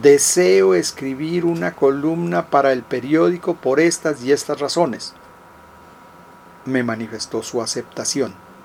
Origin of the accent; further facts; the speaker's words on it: Sandoná, Nariño, Colombia; había enviado una donación de bolsas plásticas negras a Sandoná, a mi pueblo